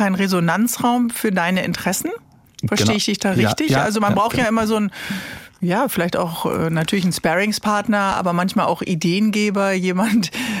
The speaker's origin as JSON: {"language": "German", "region": "Bremen", "country": "Germany", "said": "Als Bremerin weiß ich natürlich, dass du schon, ich glaube, im oberen zweistelligen Bereich den Brocken schon bestiegen hast."}